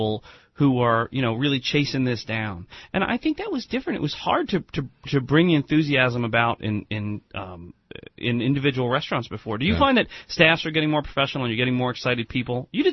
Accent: New Jersey, United States; See, I grew up in a town. I'm from Essex County, New Jersey as well.

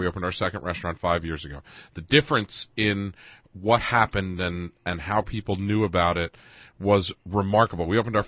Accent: Nutley, New Jersey, United States; I came from Nutley. Collar bar is a very Nutley kind of thing.

